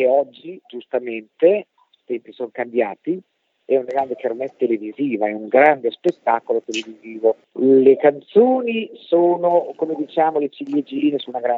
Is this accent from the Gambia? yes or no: no; Sanremo, Liguria, Italy; born there; io sono nata a Sanremo